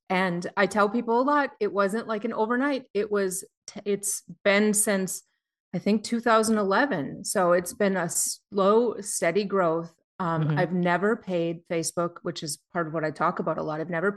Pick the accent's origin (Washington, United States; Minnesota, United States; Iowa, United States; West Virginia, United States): Minnesota, United States; Minneapolis; So I grew up in Minneapolis and I remember my dad buying a Texas Instrument home computer from some guy's house.